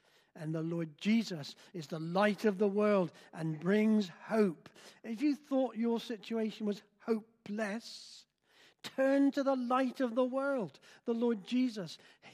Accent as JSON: {"language": "English", "region": "South East England", "country": "United Kingdom", "tie": "born or raised there", "said": "I was brought up in the New Forest, so I know all about this."}